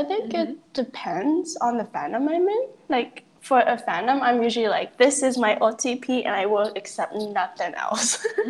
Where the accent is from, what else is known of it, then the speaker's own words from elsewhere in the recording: Canada; I'm from Canada. I'm still in high school